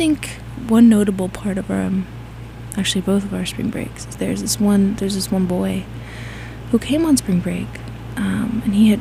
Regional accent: the South, United States; I'm from the South. I didn't know frisbee was a real sport till I got here.

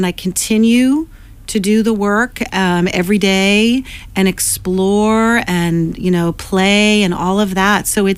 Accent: Arlington, United States; So I grew up in Arlington, and I grew up in a not necessarily a professionally musical household, but a very musical household.

